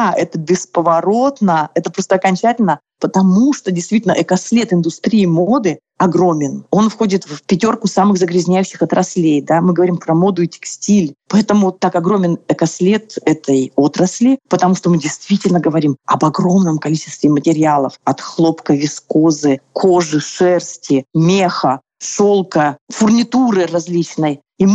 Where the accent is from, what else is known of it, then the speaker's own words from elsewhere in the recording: Irkutsk, Irkutsk Oblast, Russia; Вы знаете, я из Иркутска, из Сибири. Я, знаешь, такое и минус 30, и минус 35, ну, вот из детства.